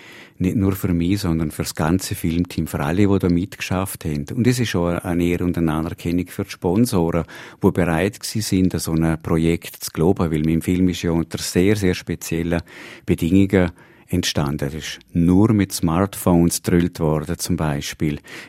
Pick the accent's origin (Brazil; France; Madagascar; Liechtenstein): Liechtenstein; als Liechtensteiner, der in Liechtenstein wohnhaft ist, Filme zu machen.